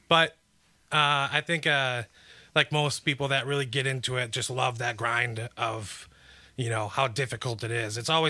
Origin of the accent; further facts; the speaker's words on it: Eagle River, Wisconsin, United States; I'm not originally from Madison. I'm actually from Eagle River, Wisconsin.